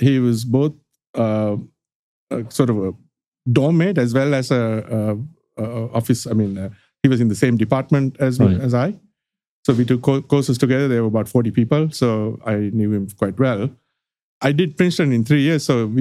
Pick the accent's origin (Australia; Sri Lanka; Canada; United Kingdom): Sri Lanka; moved away as an adult; now in United States; I was born in Sri Lanka in the early 60s. And, from my childhood, I have been sort of a person who was attracted to mathematics, right? And so I studied science and math in Sri Lanka.